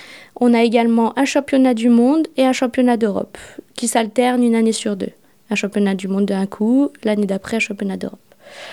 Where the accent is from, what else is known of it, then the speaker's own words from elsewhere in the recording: Briançon, Provence-Alpes-Côte d'Azur, France; j'ai 22 ans et je suis originaire de Briançon. Je suis née et j'ai grandi à Briançon.